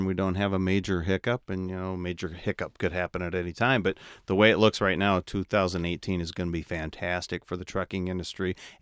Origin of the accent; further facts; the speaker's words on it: Iowa, United States; Well, I grew up in Iowa, Northeast Iowa, almost Wisconsin.